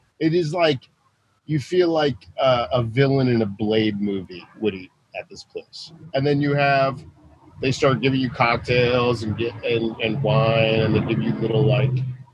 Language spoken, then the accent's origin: English; Boca Raton, Florida, United States; I'm from Boca Raton, Florida.